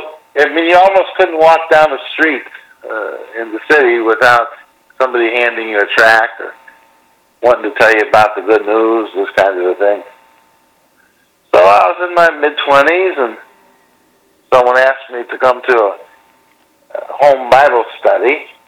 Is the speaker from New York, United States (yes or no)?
yes; Manhattan, New York, United States; born there; I was born in Manhattan in a Jewish family. And who would ever thunk it, a Jew from Manhattan? But I was raised Jewish.